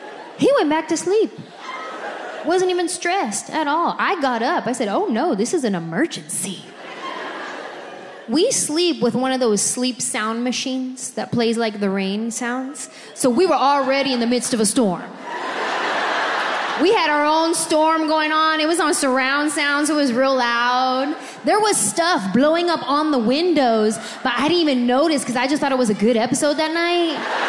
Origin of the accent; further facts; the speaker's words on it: California, United States; Because I'm from California. We don't do basements in California.